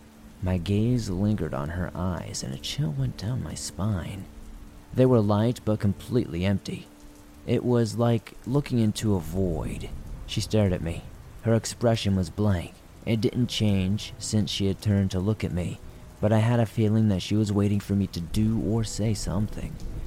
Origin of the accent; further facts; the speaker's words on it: Newark, New Jersey, United States; That's going from Southern California to my hometown of Newark.